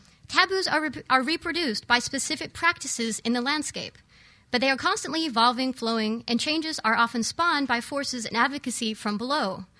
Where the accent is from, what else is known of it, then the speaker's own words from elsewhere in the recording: Oklahoma, United States; I've known about pot since I was a little girl. I grew up in Oklahoma.